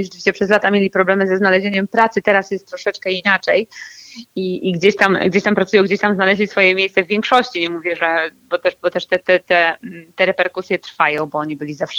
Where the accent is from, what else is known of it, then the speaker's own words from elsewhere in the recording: Wrocław, Lower Silesian Voivodeship, Poland; Ja jestem z Wrocławia